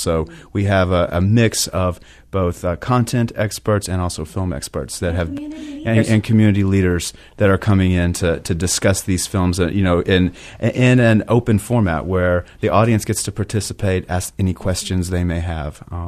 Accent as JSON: {"language": "English", "town": "Austin", "region": "Texas", "country": "United States", "tie": "born or raised there", "lives_now": "Michigan, United States", "said": "My background, well, I am actually originally from, I grew up in the Austin, Texas area, mm-hmm. and I am a filmmaker and a film teacher, and I came to Grand Valley, moved to Michigan."}